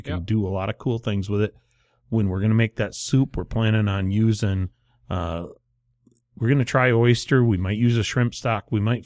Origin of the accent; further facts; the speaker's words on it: Michigan, United States; since we are from the Great Lakes State